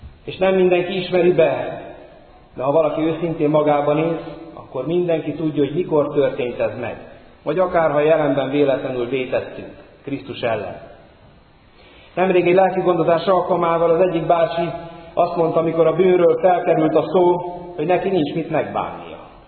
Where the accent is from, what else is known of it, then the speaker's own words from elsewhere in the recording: Carei, Satu Mare County, Romania; A szülővárosomban, Nagykárolyban el akartam menni az apai nagymamámnak a sírjához